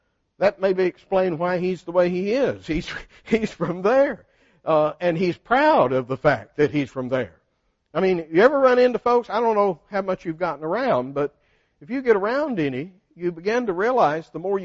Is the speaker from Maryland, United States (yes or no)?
no; Nevada, Texas, United States; I mean, I grew up in Nevada, Texas. And about our claim to fame is Nevada was better than Josephine.